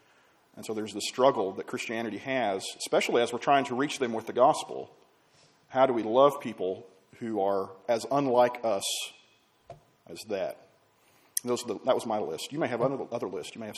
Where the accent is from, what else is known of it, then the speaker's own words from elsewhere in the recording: Oklahoma, United States; born there; I was born in Oklahoma, right?